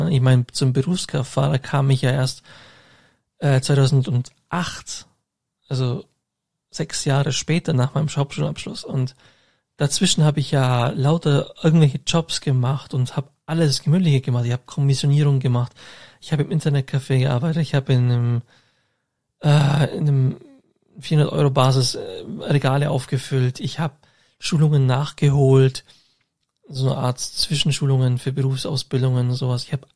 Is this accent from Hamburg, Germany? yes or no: no; Augsburg, Bavaria, Germany; die Kontakt zu den Augsburger Leuten, also von meiner Heimatstadt